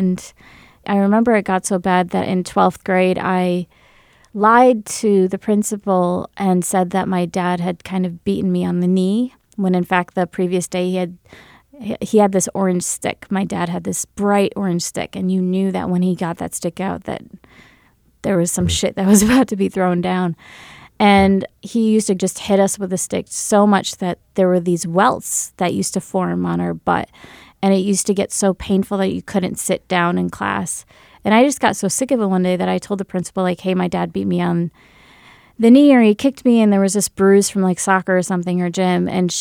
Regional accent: Grand Rapids, Michigan, United States; Yeah, I was born and brought up in Grand Rapids, Michigan. And okay. I did my entire high school here.

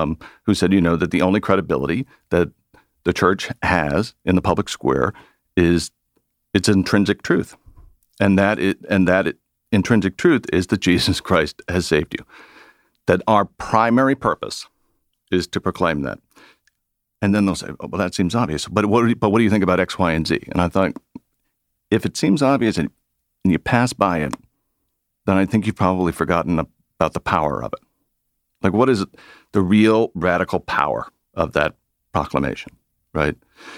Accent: Cape Cod, Massachusetts, United States; Yeah, because I'm from Cape Cod.

